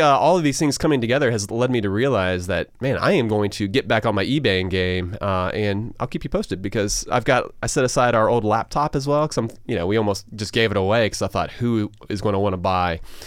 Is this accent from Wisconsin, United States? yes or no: no; Augusta, Georgia, United States; I mean, I grew up in Augusta, which is very much still Coca-Cola territory.